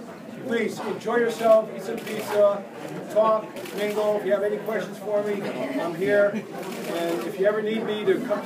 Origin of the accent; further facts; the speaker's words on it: Derby, United States; I was born and raised in Derby, and I am a 1969 graduate of Derby High School.